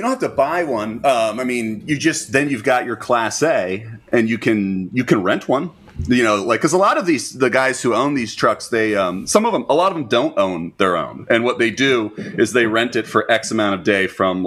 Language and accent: English; Virginia, United States; because I'm from I'm from Virginia